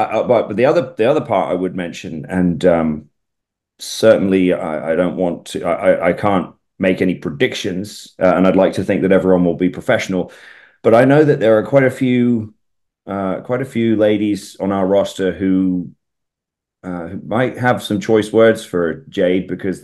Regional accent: England, United Kingdom; accent: English; now in United States; I've been accused of my English accent eroding, which is definitely true at certain times. But I think people need to remember that I've been in the States now for, gosh, 14 years, crazy.

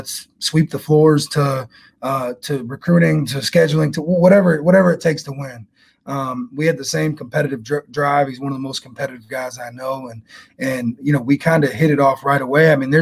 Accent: Jamestown, New York, United States; I'm born and raised in Western New York. I'm from Jamestown, about an hour south of Buffalo.

